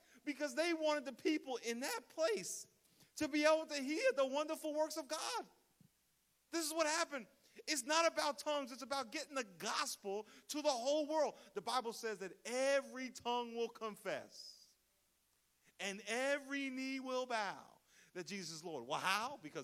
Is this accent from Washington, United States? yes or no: no; New York, United States; I grew up in New York, as y'all know. And in New York, we have Puerto Ricans.